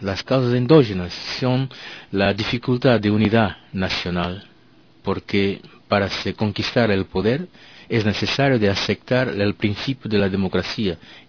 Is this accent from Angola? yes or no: yes; Angola; soy angolano